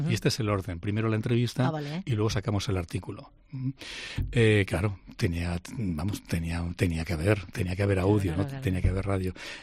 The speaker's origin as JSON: {"language": "Spanish", "region": "Aragon", "country": "Spain", "said": "Aragón me encanta, Aragón es mi tierra, como en Aragón..."}